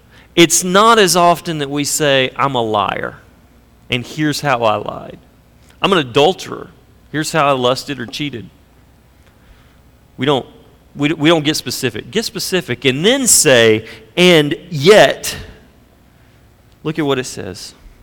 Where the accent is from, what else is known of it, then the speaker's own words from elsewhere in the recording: the South, United States; I'm from the South. In fact, the denomination that I became a believer in and really grew in my faith in was historically a strong part of supporting slavery.